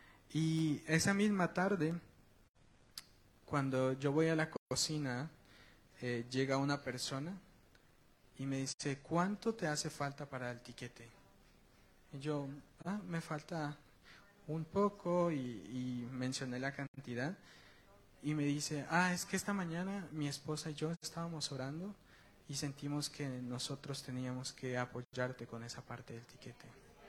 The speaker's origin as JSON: {"language": "Spanish", "country": "Guatemala", "lives_now": "Spain", "said": "soy de Guatemala."}